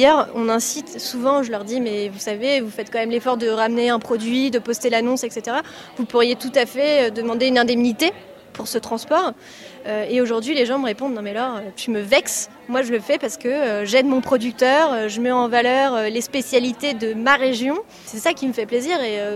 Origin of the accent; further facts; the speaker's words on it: Pontivy, Brittany, France; moi je suis bretonne de Bontivy